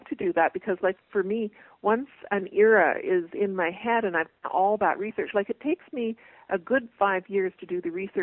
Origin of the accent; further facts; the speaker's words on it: Brantford, Ontario, Canada; And she came to my hometown of Brantford, Ontario